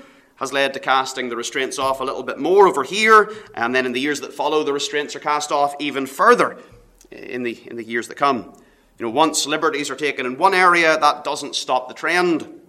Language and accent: English; Northern Ireland, United Kingdom; growing up in Northern Ireland